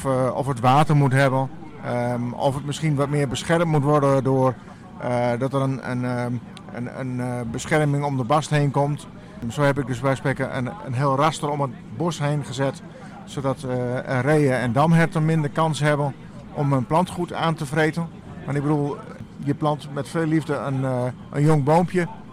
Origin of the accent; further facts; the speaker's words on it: Groningen, Netherlands; moved away; also born or lived in Westzaan; Ik kom oorspronkelijk uit Groningen. Ik heb heel lang ook in het mooie Noord-Holland gewoond, in Westzaan. En ik ben nu sinds een jaar of 3, 4, 5 al in Nijebekoop en omstreken woonachtig.